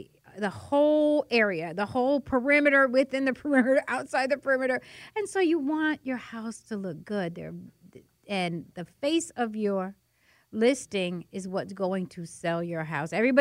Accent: New York, United States; now in Atlanta, United States; And I say that because, and I'm a transplant from New York.

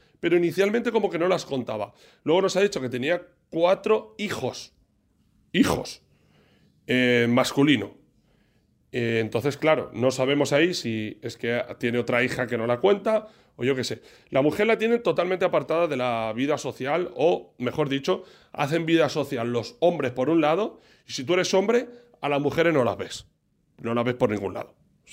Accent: Pusol, Valencian Community, Spain; cuando aparecían en Pusol, en mi pueblo de nacimiento, pues cuando no teníamos nada que hacer o quedábamos todos en el bajo

